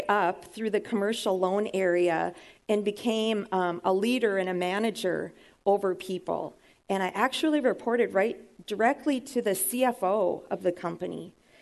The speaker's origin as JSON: {"language": "English", "region": "North Dakota", "country": "United States", "tie": "born there", "said": "I was born in North Dakota. I don't know if any of you have been there, but that's where I was born."}